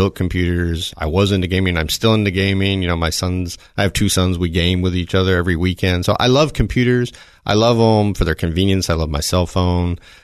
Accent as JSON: {"language": "English", "region": "the South", "country": "United States", "tie": "born or raised there", "said": "So I grew up in the South, was, you know, just around cars."}